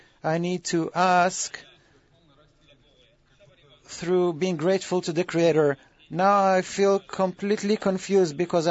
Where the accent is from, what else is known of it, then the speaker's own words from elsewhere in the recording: Moscow, Russia; I'm from Moscow.